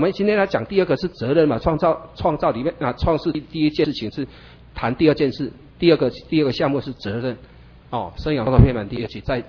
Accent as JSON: {"language": "Chinese", "country": "Taiwan", "said": "我们台湾绝对不能再讲，我们台湾人口是2300万，不能再这样讲了。"}